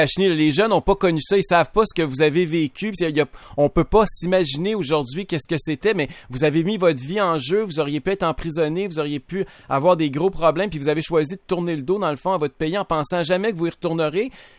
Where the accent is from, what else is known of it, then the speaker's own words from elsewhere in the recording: Quebec, Canada; moi, je suis content en tant que Québécois pour le hockey, pour la ville de Québec